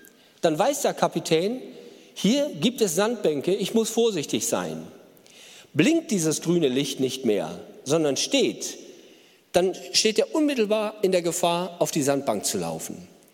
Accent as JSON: {"language": "German", "region": "Northern Germany", "country": "Germany", "said": "Und ich kann als Norddeutscher schon sehr viel mit diesem Bild anfangen."}